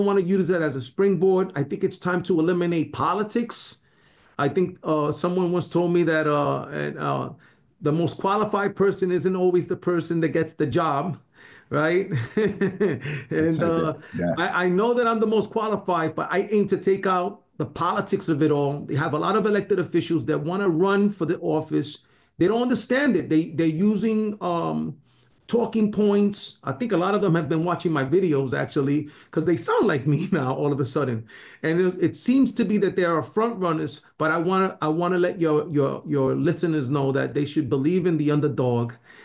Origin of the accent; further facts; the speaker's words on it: New York City, New York, United States; And as I truly love New York City, I grew up in New York City. I've been throughout the entire city. I know the community